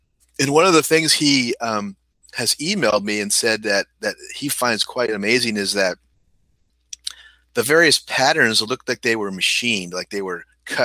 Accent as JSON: {"language": "English", "country": "United States", "said": "And of course, being an American living here in California, I have ample time to get down there."}